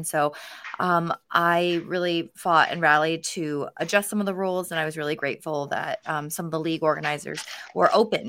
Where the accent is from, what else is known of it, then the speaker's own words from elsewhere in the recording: St. Louis, Missouri, United States; So I grew up in St. Louis, Missouri, mainly. And there wasn't many Asians in my school.